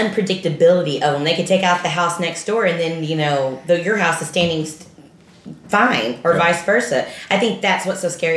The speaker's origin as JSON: {"language": "English", "town": "Wichita Falls", "region": "Texas", "country": "United States", "tie": "born or raised there", "said": "I had a very healthy fear of tornadoes because I'm from Wichita Falls"}